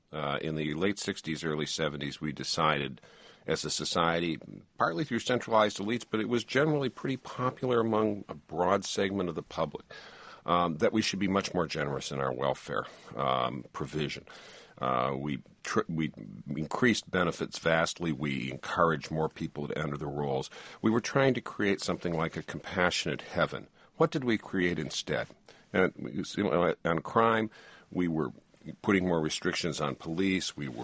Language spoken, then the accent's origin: English; Detroit, Michigan, United States; I'm from Detroit, and I saw what happened in Detroit, and I saw that kind of compassion produced horrible neighborhoods, that produced horrible life for people.